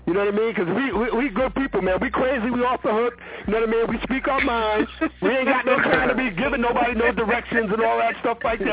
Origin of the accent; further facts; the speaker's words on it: New York, United States; as being a New Yorker, you know what I mean, could really talk to you about the vibe.